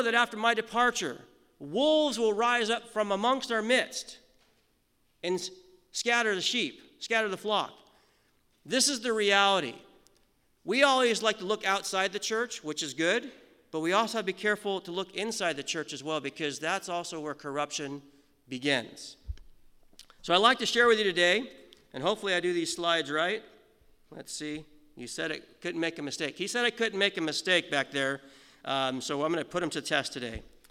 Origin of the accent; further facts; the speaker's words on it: California, United States; moved away as an adult; also born or lived in Las Vegas; now in Canada; I grew up in the States, from Southern California, lived in Las Vegas, met my wonderful wife back over there, and I've lived in Canada since 2001, just giving a little update on that.